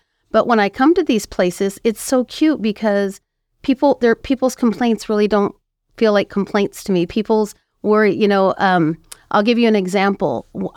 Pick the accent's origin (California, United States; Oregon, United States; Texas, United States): California, United States; Anaheim; born there; You know, I was born in Anaheim, California. It's just a little tiny town. No one's ever heard of it.